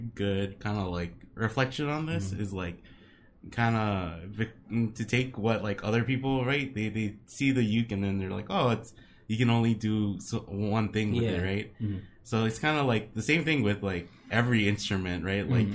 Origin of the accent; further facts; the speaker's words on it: Hawaii, United States; maybe you know who … is, like growing up in Hawaii